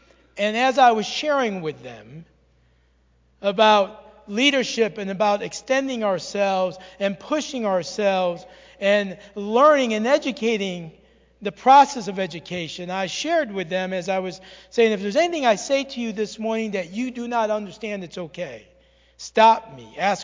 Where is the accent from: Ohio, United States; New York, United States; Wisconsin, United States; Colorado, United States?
New York, United States; New York City; So I will do my best to speak more slowly. Being a New Yorker, I get excited